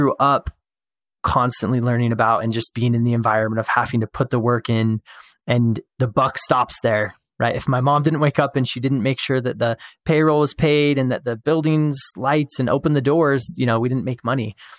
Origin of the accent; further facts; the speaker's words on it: Show Low, Arizona, United States; I'm actually from Arizona, as well as you are.